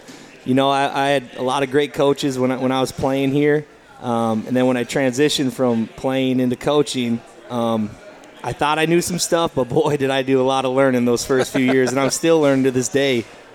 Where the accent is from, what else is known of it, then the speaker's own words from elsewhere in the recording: Perham, Minnesota, United States; now in Bemidji, United States; Bemidji's a lot like where I grew up in Perham. You know, the Lake Country is something that, you know, is home to me.